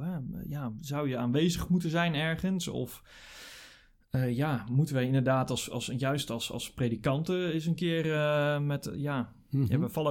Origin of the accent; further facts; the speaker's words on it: Netherlands; ik denk altijd van ja, ik ben een Nederlander, om te proberen meer los te komen van je eigen aardse wortels.